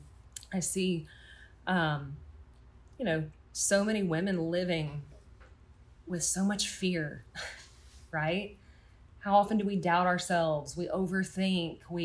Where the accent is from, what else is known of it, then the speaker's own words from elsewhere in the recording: the South, United States; Y'all can't tell, I'm from the South.